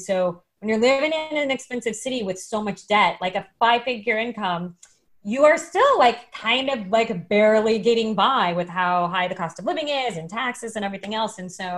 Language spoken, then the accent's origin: English; Phoenix, Arizona, United States; I grew up in Arizona. I didn't have this in Phoenix.